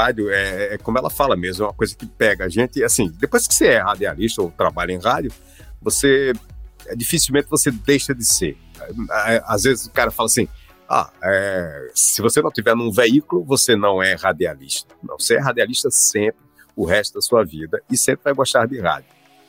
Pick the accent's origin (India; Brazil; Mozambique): Brazil; Campina Grande, Paraíba; born there; lá na cidade onde eu nasci, que é Campina Grande.